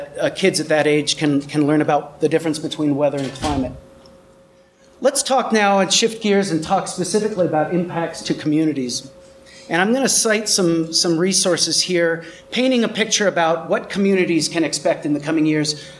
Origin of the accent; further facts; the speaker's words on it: Burlington, Vermont, United States; including my hometown of Burlington, Vermont.